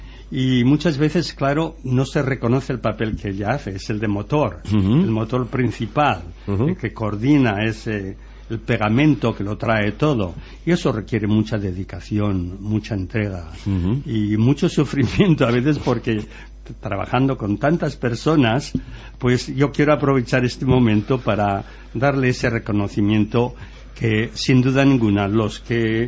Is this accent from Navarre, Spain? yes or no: yes; Villafranca, Navarre, Spain; accent: Ribera; moved away; also born or lived in United States; estuve en Estados Unidos 50 y tantos años, pero soy de la Ribera.